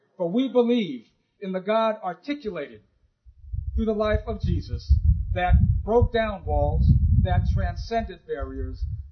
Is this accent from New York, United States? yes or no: no; California, United States; You know, I'm from California, so that means I believe in earthquakes.